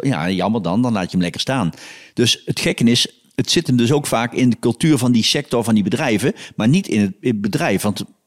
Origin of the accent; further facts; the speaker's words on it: Oisterwijk, North Brabant, Netherlands; ik kom dus uit Oosterwijk en ik ben echt zo'n schaap wat zich laat slachten.